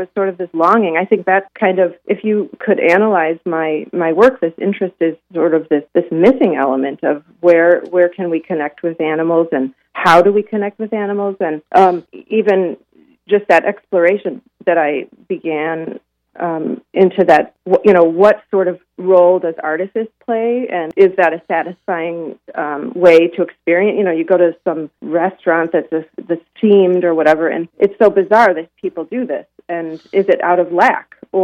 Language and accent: English; Chicago, Illinois, United States; Well, I grew up in Rogers Park in Chicago, and it's a pretty urban neighborhood.